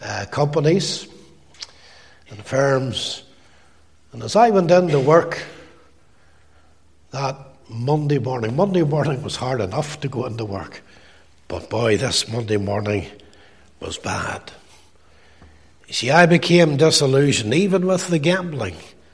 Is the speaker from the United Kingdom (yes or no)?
yes; Belfast, Northern Ireland, United Kingdom; I came from East Belfast